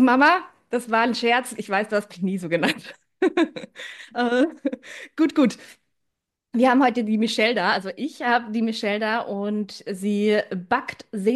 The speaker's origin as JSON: {"language": "German", "town": "Braunschweig", "region": "Lower Saxony", "country": "Germany", "said": "Ich komme aus Braunschweig übrigens"}